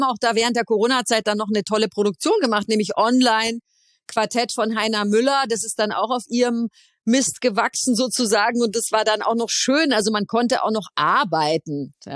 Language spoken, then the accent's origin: German; Munich, Bavaria, Germany; now in Hamburg, Germany; Also ich muss ja immer noch an mir arbeiten als Bayerin, dass ich nicht die ganze Zeit schimpfe.